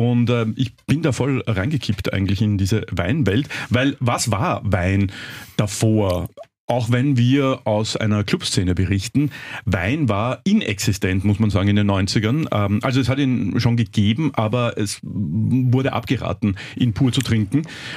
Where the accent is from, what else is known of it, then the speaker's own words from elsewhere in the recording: Vienna, Austria; Naja, ich komme aus Wien, du nicht.